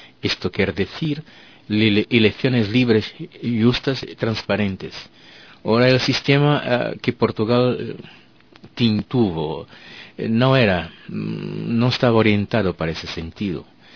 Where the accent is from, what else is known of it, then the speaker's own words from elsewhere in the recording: Angola; soy angolano